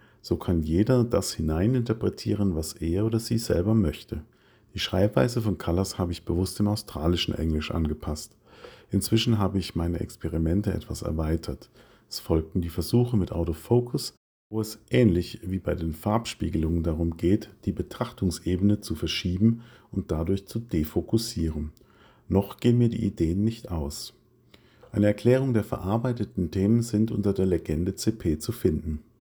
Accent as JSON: {"language": "German", "town": "Wiesloch", "region": "Baden-Württemberg", "country": "Germany", "tie": "born or raised there", "also_born_or_lived": "Mannheim", "said": "In Monnem gebohrt. Für Nicht-Mannheimer, ich wurde in Mannheim geboren. Und dann in Wiesloch, der schon von … besungenen Weltstadt mit Herz aufgewachsen"}